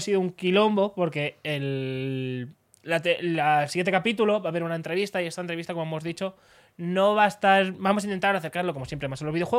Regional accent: Cuenca, Castilla-La Mancha, Spain; Yo soy de Cuenca, está bien la cosa.

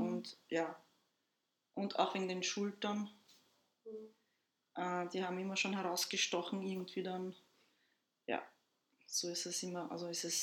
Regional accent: Vienna, Austria; Ich bin geboren in Wien und aufgewachsen. Meine Eltern kommen ursprünglich aus Kroatien.

